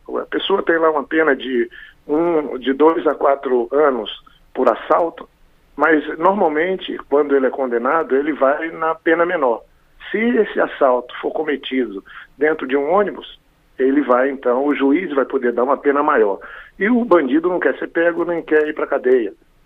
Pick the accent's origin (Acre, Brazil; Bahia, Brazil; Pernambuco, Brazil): Acre, Brazil; Eu sou do estado do Acre